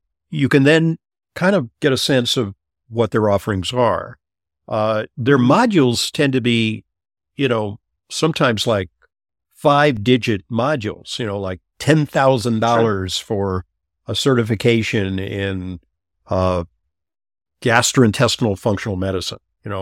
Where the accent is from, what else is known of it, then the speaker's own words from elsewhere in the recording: New York, United States; born there; I was born in New York of two European parents.